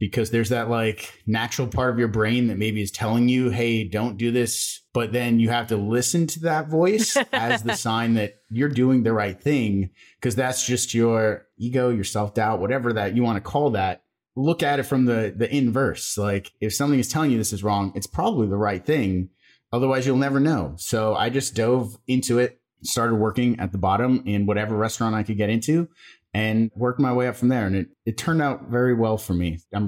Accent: Las Vegas, Nevada, United States; I mean, little known fact about me, I grew up in Las Vegas.

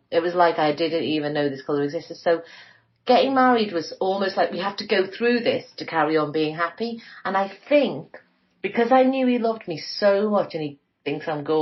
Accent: India; being an Indian girl growing up, you don't dream of the big white wedding in the same way.

